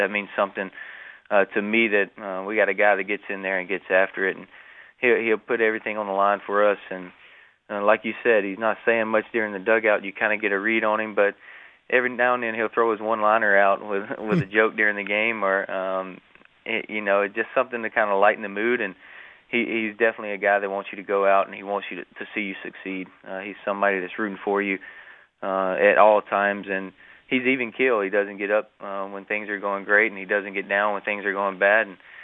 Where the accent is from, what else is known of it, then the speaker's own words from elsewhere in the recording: Alabama, United States; Sonny grew up in Tennessee. I grew up in Alabama, so